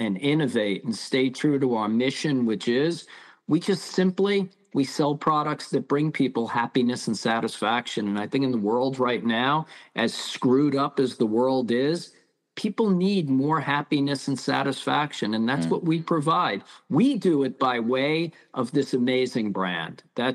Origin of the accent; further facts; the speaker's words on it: New York, United States; I'm a New Yorker. Most people walk east-west in Soho, not north-south.